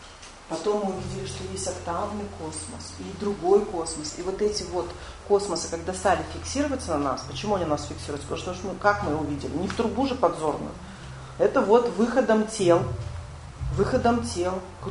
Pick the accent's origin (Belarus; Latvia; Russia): Belarus; я просто сама из Беларуси, у нас такой анекдот ходил